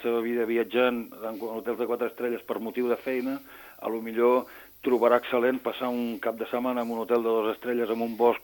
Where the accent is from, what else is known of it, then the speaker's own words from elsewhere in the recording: Sitges, Catalonia, Spain; jo soc de Sitges.